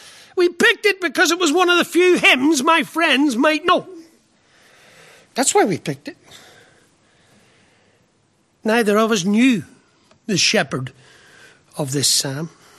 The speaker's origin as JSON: {"language": "English", "town": "Belfast", "region": "Northern Ireland", "country": "United Kingdom", "tie": "born or raised there", "said": "But I grew up in Belfast in the time of the height of the Troubles, and I have lived long enough to see a form of peace restored in my dear homeland."}